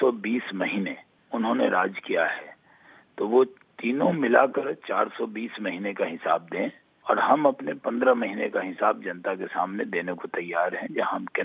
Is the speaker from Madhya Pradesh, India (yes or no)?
no; Bihar, India; हम न गुजराती हैं, न हम बांग्लादेशी हैं। उनको ध्यान रखना चाहिए, हम भी बिहारी हैं।